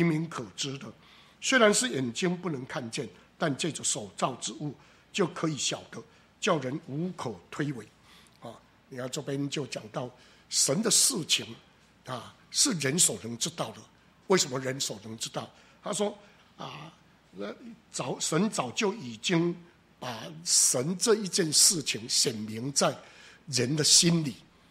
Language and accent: Chinese; Taiwan; 以我们台湾来讲这一个民间信仰哦